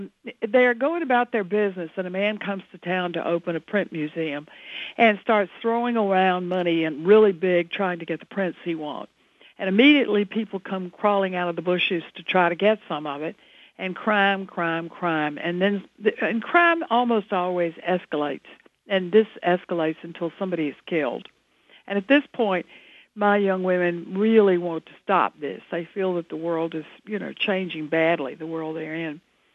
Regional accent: North Carolina, United States; moved away; that's a little bit autobiographical because I came up from North Carolina

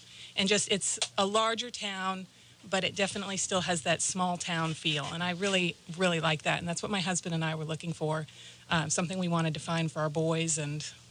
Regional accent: Midwest, United States; Yeah, I grew up in the Midwest. This is definitely where I wanted to stay.

